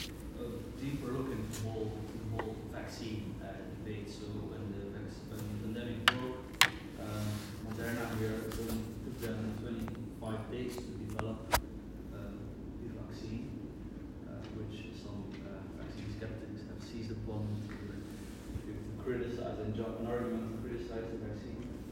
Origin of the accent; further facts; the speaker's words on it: Belgium; I'm from Europe, Belgium, which happens to be vaccine valley, vaccines produced in Belgium.